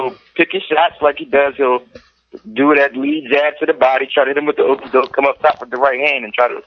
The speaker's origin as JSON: {"language": "English", "town": "Philadelphia", "region": "Pennsylvania", "country": "United States", "tie": "born or raised there", "said": "I actually spoke to a friend of mine I grew up with in Philly who fought Triple G."}